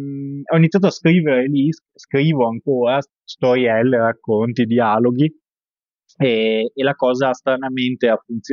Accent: Padua, Veneto, Italy; Nato e cresciuto a Padova.

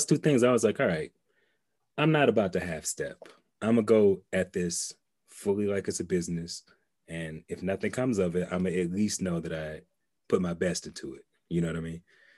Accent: Atlanta, Georgia, United States; Now, I'm from Atlanta and I have love for everybody that I grew up in Atlanta with, but support is not a big thing that I'm used to.

